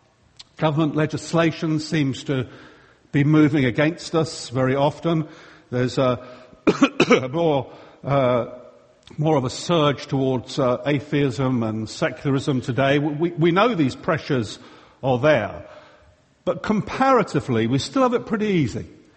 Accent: England, United Kingdom; Now, being English, of course, I was expecting to take a bag of crisps and a few sandwiches.

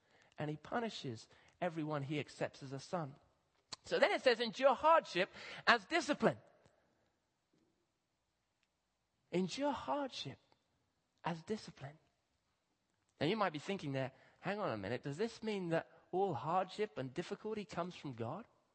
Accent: Kenya; I grew up in Kenya, and in Kenya, often children have to walk in rural areas long distances at high altitudes.

